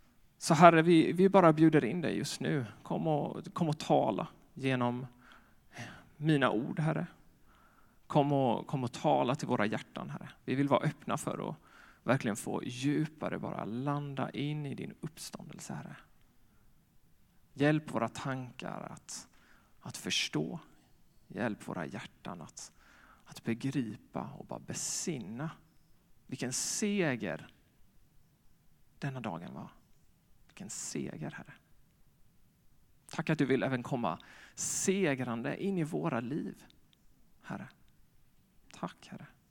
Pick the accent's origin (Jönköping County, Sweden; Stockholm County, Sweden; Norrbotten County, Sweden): Jönköping County, Sweden; Jönköping; om ni tycker att jag pratar annorlunda än er så kommer jag från Jönköping.